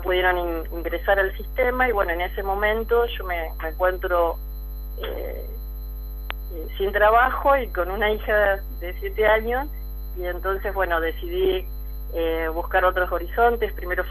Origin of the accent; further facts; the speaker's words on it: Argentina; no es la primera vez que tuve que salir de Argentina